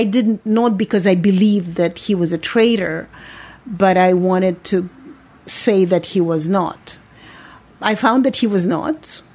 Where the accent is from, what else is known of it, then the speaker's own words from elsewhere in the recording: Russia; English is a second language; I was growing up at the waning hours, or waning years of the Soviet Union, so I was fully aware that propaganda is a lie